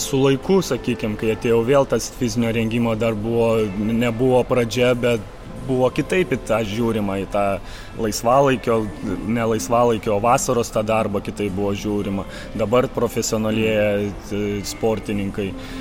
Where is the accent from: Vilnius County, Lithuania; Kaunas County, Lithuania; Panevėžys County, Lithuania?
Kaunas County, Lithuania; Kaunas; tu nori, kad vis tiek kaip lietuvis, kaip kaunietis, tu dirbi toj savoj komandoj